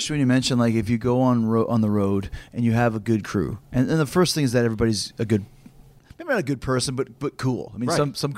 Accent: Canada; we're from Canada

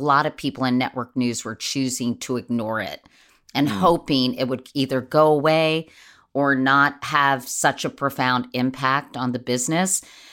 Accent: Washington, District of Columbia, United States; In my case, it was WMAL growing up in Washington, D.C., or at least in the D.C. area.

